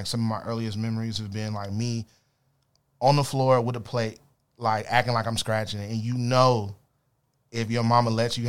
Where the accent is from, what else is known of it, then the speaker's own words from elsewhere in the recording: Los Angeles, California, United States; I'm from L.A.